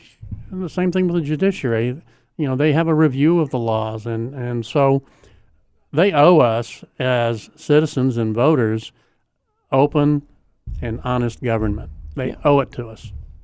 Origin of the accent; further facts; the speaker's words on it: Oklahoma, United States; But even when I grew up in Oklahoma, we used to make fun of Arkansas about how backwards they were.